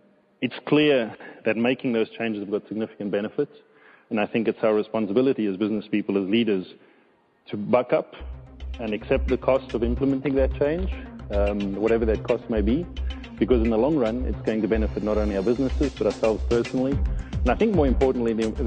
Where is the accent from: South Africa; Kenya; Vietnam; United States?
South Africa; born there; because I was born in South Africa.